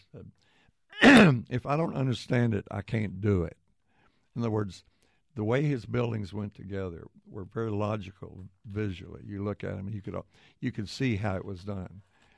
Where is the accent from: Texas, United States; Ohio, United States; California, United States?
Texas, United States; Sherman; I was from Sherman. Excuse me. I was from Sherman.